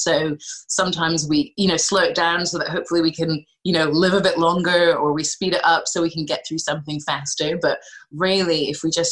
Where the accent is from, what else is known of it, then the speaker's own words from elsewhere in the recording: Scotland, United Kingdom; I was growing up in Scotland and, you know, completely different skin color from everybody else